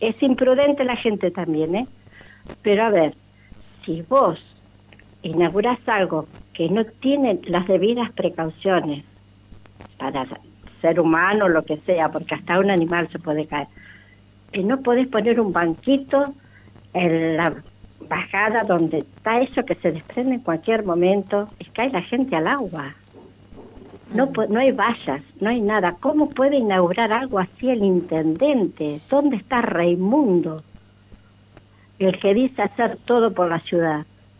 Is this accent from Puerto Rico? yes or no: no; Villa Constitución, Santa Fe, Argentina; now in San Lorenzo, Argentina; De Constitución.